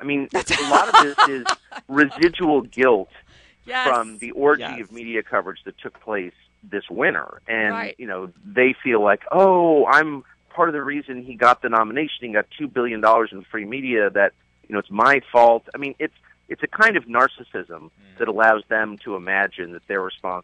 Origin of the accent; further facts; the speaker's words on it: Washington, District of Columbia, United States; I've always defended the Post, my hometown paper